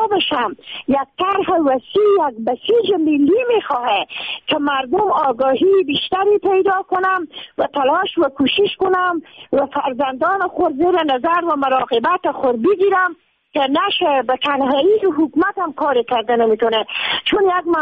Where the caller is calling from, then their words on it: Maidan Wardak, Afghanistan; وردک زنگ زدم از واسی تومان